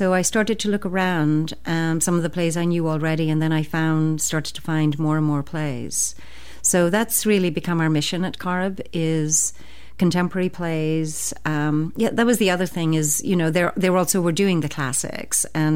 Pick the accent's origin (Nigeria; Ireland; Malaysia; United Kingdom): Ireland; also born or lived in Bay Area; now in United States; I had lived in the Bay Area for many years. You know, I came originally from Ireland.